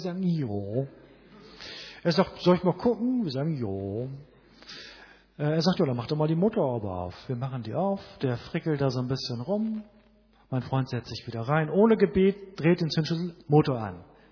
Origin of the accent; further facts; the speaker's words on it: Bremen, Germany; Wir waren unterwegs von Bremen, wo ich herkomme, nach Hamburg.